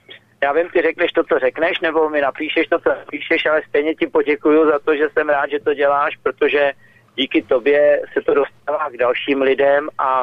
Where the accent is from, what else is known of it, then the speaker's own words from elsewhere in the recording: Prague, Czechia; jsem byl jako na té vojně jako ten Pražák